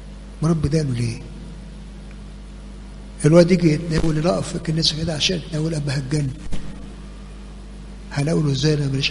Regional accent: Egypt; ده احنا هنا اول عندما عندنا في مصر اول ما جه الراجل بتاع الاخوان ده وقعد

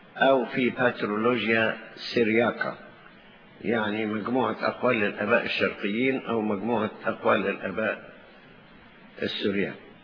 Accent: Egypt; المهم أنه هو أقام 20 سنة عندنا في مصر وكان يثبت الناس في الإيمان

